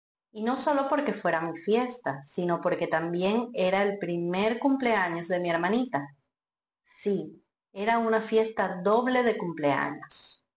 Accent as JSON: {"language": "Spanish", "country": "Venezuela", "said": "En mi país es tradición servir la torta junto con gelatina, quesillo, pudín y refresco. Ese es el combo más esperado de todos los cumpleaños en Venezuela."}